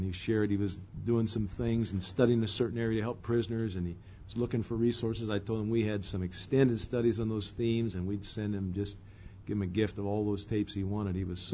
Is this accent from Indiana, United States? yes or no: yes; Indianapolis, Indiana, United States; born there; When I was born in 1940 in Indianapolis, Indiana, my dad was already a pastor